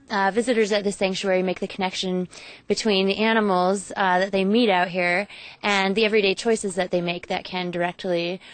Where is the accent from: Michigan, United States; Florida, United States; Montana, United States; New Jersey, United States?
Montana, United States; Billings; A friend of mine rescued him from a park near my my hometown of Billings.